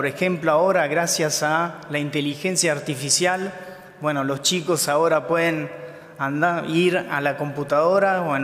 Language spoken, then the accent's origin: Spanish; Italy; Spanish is a second language; si estoy a distancia ahora, yo que soy de Italia, mañana puedo llamar a mi familia